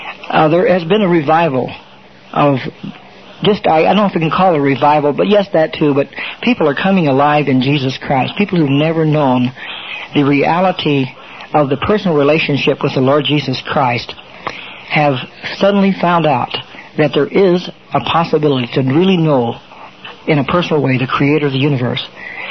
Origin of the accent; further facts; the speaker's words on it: Vernal, Utah, United States; We're from Vernal, Utah.